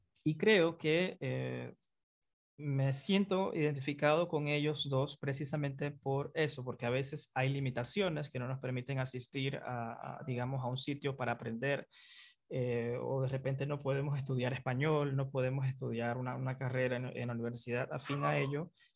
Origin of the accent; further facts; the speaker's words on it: Panama; Yo creo que el modernismo lo que me deja a mí como panameño es ese sentimiento de lo que es mío, es ese sentimiento de mi campo